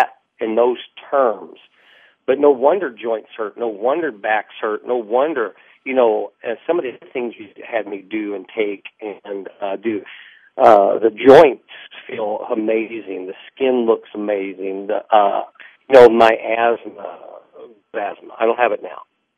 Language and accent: English; Greenwood, Indiana, United States; from Greenwood, Indiana, and I met John probably back in November.